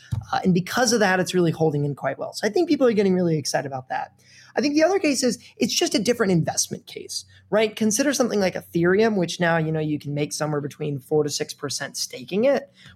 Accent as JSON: {"language": "English", "region": "Missouri", "country": "United States", "tie": "born or raised there", "said": "For those that maybe don't know me … I grew up in the Midwest in Missouri."}